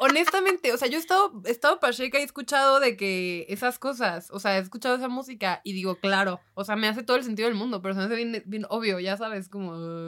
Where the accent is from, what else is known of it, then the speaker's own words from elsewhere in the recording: northern Mexico, Mexico; porque pues soy norteña y así